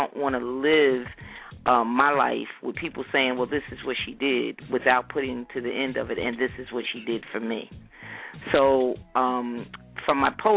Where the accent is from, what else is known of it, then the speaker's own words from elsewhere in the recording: Somerset, New Jersey, United States; I'm from Somerset, New Jersey, and I'm one to spread peace and happiness.